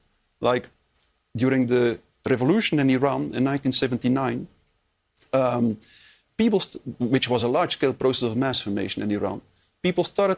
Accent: Belgium; I'm from Belgium, as you said. A professor in clinical psychology at Ghent University. I also have a master in statistics.

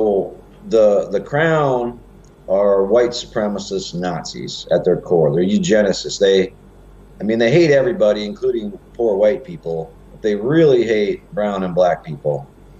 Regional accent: United States; And so, when you go traveling and as an American, you always have to explain this to people.

